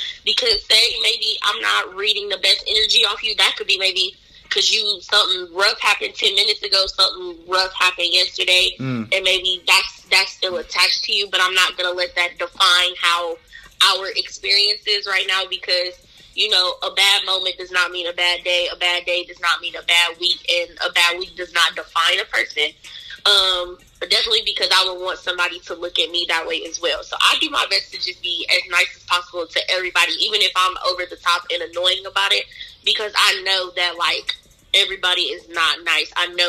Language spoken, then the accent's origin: English; Phoenix, Arizona, United States; I am from Arizona, Phoenix, to be exact.